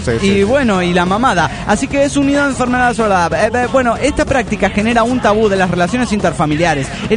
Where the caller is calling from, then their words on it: Buenos Aires, Argentina; de Buenos Aires, Argentina.